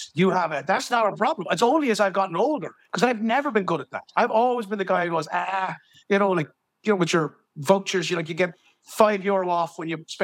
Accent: Limerick, Munster, Ireland; I grew up in Moira Austin, Limerick, and she was just a girl in the housing estate.

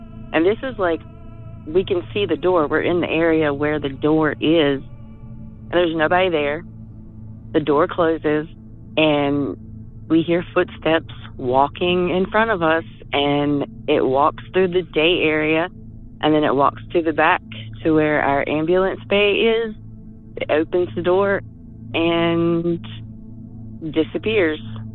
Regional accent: North Carolina, United States; I'm from North Carolina. I'm a medic, and I have a ton of stories.

